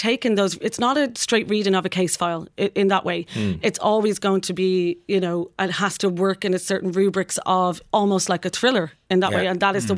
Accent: Ireland; as Irish viewers, we would, as you said, know the story very well.

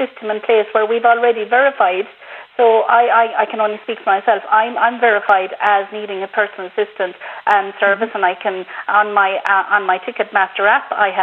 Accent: County Clare, Ireland; because I'm from Clare, I'd love to have gone to Limerick

